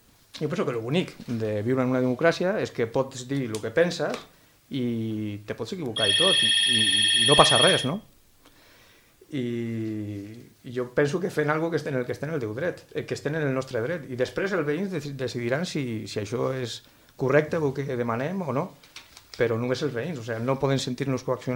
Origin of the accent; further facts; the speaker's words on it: La Vilella Alta, Catalonia, Spain; Jo sóc de la Vilella Alta, però bueno, la meva vida social és aquí